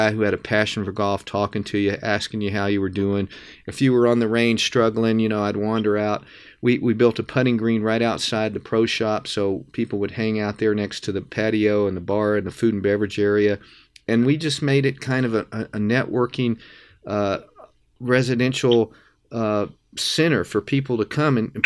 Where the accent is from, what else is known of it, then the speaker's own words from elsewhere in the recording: Texas, United States; I grew up in South Texas in a small – we had an 18-hole muni and a 9-hole private facility there.